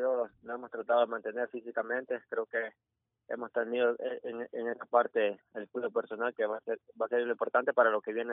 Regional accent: Sonsonate, El Salvador; como soy originario de Sonsonate, así me dicen allá

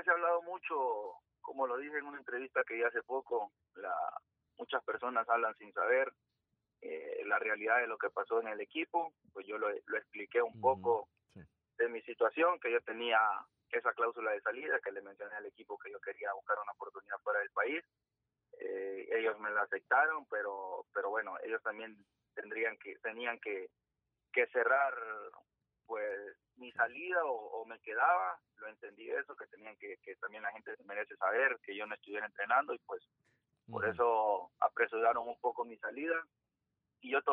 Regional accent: El Salvador; uno como salvadoreño trata de irse del país a veces porque quizás acá no te valoran como en otro país. A mí me tocó estar en Guatemala

